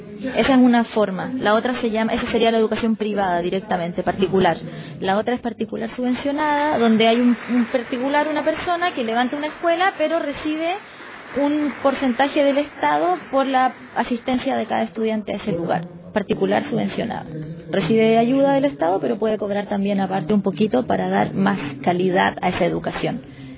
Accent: Santiago, Santiago Metropolitan Region, Chile; Hola a todas, a todos. Vengo de Santiago de Chile

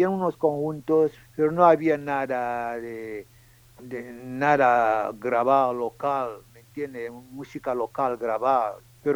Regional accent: Sone Sassom, Kié-Ntem, Equatorial Guinea; born there; Es verdad, yo nací en Sone Sassom, que es un pueblo de Ebeveyín.

